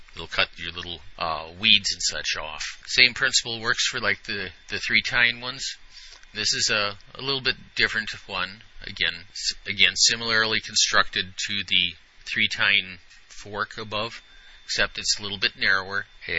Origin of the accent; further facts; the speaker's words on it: Ripon, Wisconsin, United States; We have an overhead door company here in my hometown.